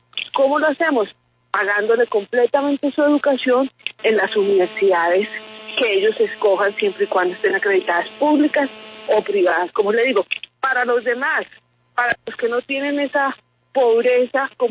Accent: Colombia; Nosotros como colombianos

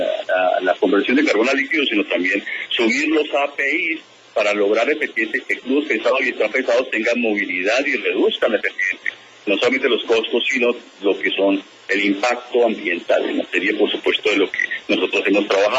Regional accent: Colombia; aquí estoy en Colombia, en mi país

